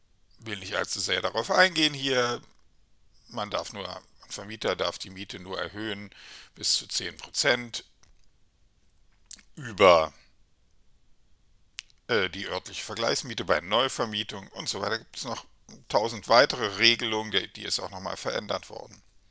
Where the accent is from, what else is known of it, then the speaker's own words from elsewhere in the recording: Berlin, Germany; natürlich freue ich mich auch über das Urteil, auch als Berliner und vor allem als Berliner.